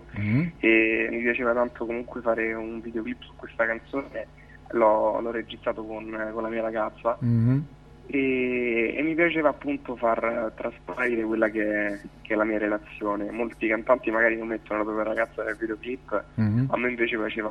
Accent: Ostia, Lazio, Italy; io non sono proprio di Roma Centro, ma sono di Ostia.

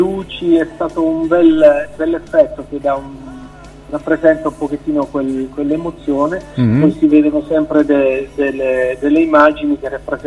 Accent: Zurich, Switzerland; sono nato qui a Zurigo, sono figlio di genitori lucani. Ho fatto qui le scuole

